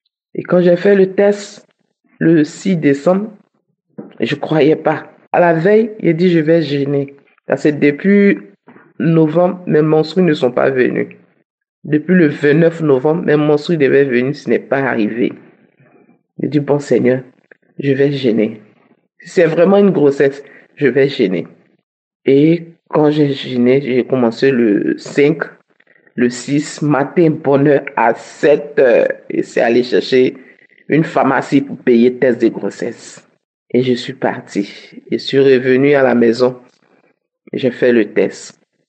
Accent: Côte d’Ivoire; Je suis une Ivoirienne.

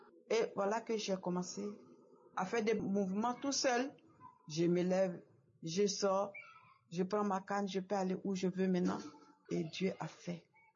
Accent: Abidjan, Côte d’Ivoire; Je suis de la Côte d'Ivoire, particulièrement à Abidjan.

